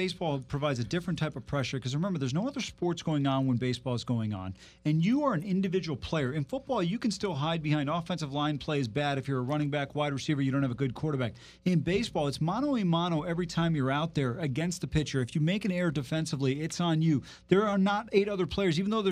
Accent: Cleveland, Ohio, United States; My God, I'm from Cleveland, dude.

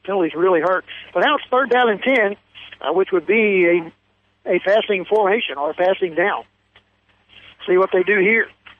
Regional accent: Cahokia, Illinois, United States; I was growing up in Cahokia

